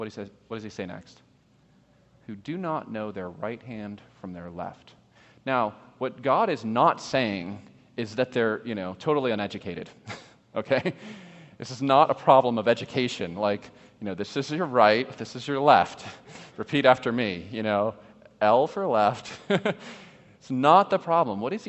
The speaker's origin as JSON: {"language": "English", "region": "New York", "country": "United States", "said": "You know, I come from New York, and, you know, this was very common."}